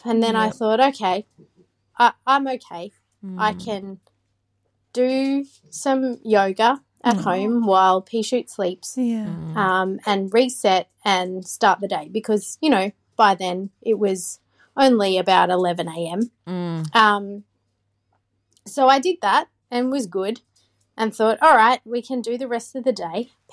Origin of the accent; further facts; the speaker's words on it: Queensland, Australia; I'm from Queensland.